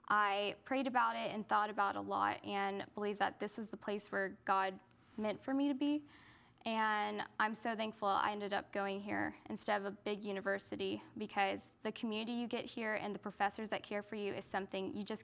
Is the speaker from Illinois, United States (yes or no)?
no; Katy, Texas, United States; also born or lived in Houston / Conroe; And so I was born in Houston, raised in Katy, and then for high school we moved to Conroe, where I went to Willis High School in a small town by Conroe.